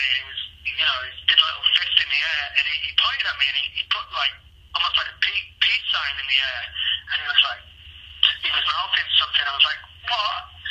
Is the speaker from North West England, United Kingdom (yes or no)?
yes; Manchester, North West England, United Kingdom; accent: Mancunian; So I prepped it in American, and went in, and Jason liked it in my native language, in my native tongue, Mancunian, and he's like, keep it.